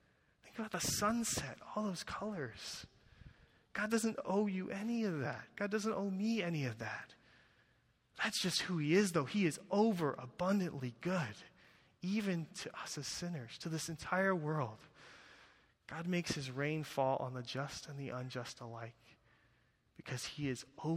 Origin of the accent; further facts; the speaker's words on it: Michigan, United States; now in Carlsbad, United States; especially us, we live in Carlsbad. Are you kidding me? It's like 70 degrees and sunny every day. I grew up in Michigan. It's not like that everywhere.